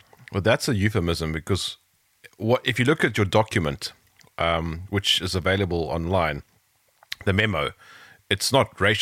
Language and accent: English; South Africa; I'm from South Africa.